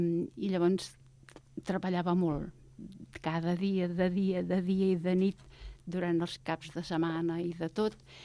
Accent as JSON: {"language": "Catalan", "town": "Cardona", "region": "Catalonia", "country": "Spain", "tie": "born there", "moved": "as an adult", "lives_now": "Barcelona, Spain", "said": "jo vaig néixer a Cardona, en una casa de pagès, molt gran"}